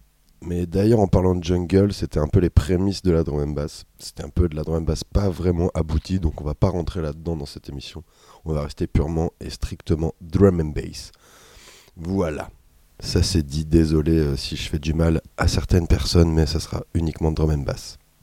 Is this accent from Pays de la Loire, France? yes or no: no; Lille, Hauts-de-France, France; Parce qu'il faut savoir que j'ai grandi à Lille. Ouais, on choisit pas où on grandit.